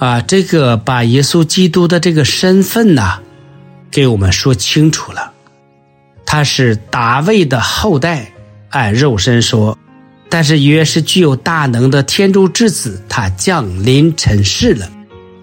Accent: China; 在过去，我们中国人信的很多天、地或道，天，我们中国人就是高高在上

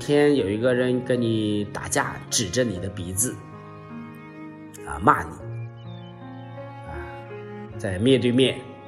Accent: China; 就像我们中国人说的，跳出三界外，不在五行中

